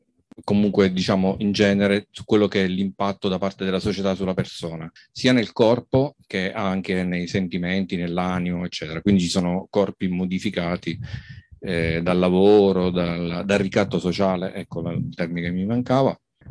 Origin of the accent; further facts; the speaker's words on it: L'Aquila, Abruzzo, Italy; vengo dall'Aquila.